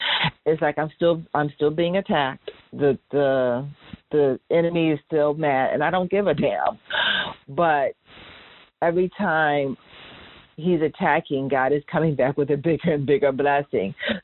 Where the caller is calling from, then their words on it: Queens, New York, United States; I'm calling in from Queens, New York.